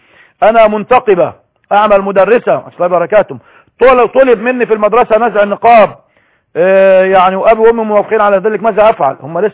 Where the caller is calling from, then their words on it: Palestine; من فلسطين